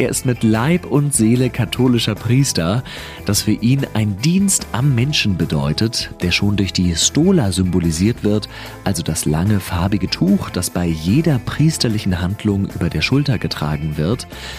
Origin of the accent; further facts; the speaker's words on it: Hamburg, Germany; aus meiner Heimatgemeinde in Hamburg.